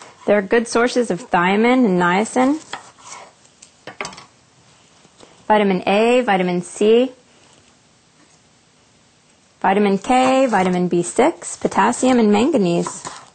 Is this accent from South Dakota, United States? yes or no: no; Ohio, United States; I'm from Ohio, USA.